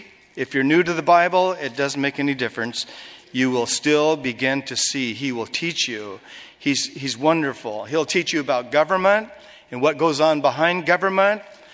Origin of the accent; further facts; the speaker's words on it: United States; America is in the crosshairs. We are the American people.